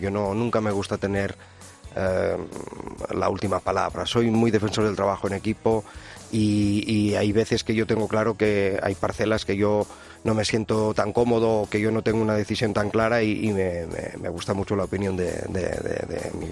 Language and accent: Spanish; Catalonia, Spain; first language Catalan; Spanish is a second language; also born or lived in Madrid; Incluso mi voz, cuando yo canto en catalán, se nota que es, bueno, mi lengua materna, ¿no? Y de hecho, llevaba mucho tiempo aquí en Madrid y no se me notaba tanto el acento. Ahora que estoy allí, me vuelvo también otra vez con un acento bestial.